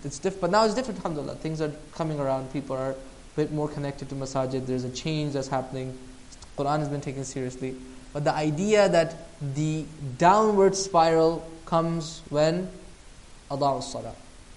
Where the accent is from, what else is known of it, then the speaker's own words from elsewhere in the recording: Pakistan; I remember I was a kid growing up in Pakistan, right?